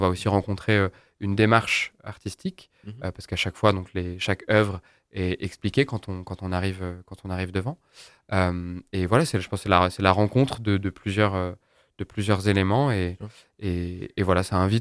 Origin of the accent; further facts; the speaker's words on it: Auvergne-Rhône-Alpes, France; Je suis originaire d'ici. Mm-hmm. J'ai grandi dans les Combrailles.